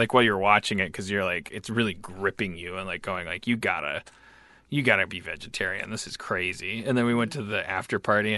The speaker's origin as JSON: {"language": "English", "town": "Milwaukee", "region": "Wisconsin", "country": "United States", "tie": "born or raised there", "lives_now": "Los Angeles, United States", "said": "Because I grew up in Milwaukee, so like you go to Red Lobster in Milwaukee, and it's like"}